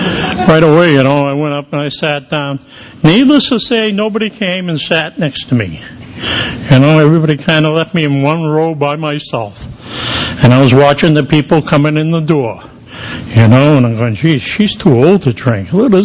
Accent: Boston, Massachusetts, United States; now in Florida, United States; And as you can tell, I talk funny. I'm from Boston, you know, and that's where I got sober.

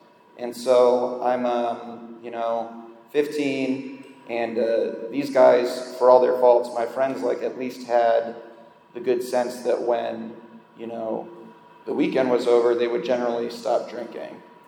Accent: Iowa, United States; So I grew up in Iowa, which is not a very exciting place

